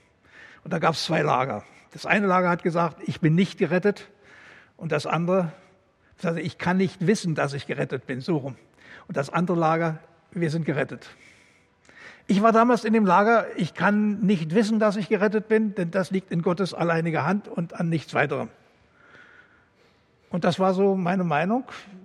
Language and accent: German; Germany; Ich bin aufgewachsen in der DDR und war ja in einer mütterlichen Familie. Mein Vater ist im Krieg gefallen. Und ich bin ja in der evangelischen Kirche groß geworden